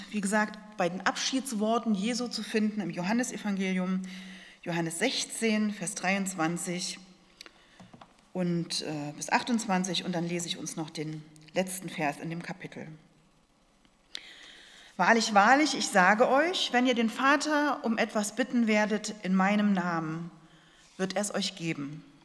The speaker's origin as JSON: {"language": "German", "country": "Germany", "said": "Ja, wenn wir an das Beten denken, wir vor allem als Deutsche, dann denken wir meistens an das Bittgebet."}